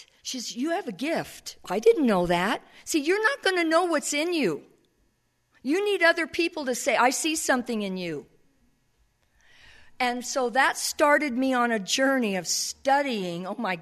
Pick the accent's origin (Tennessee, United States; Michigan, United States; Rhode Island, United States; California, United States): California, United States; I grew up in Orange County, and I moved down to the beach when I was 18 because my mom kicked me out.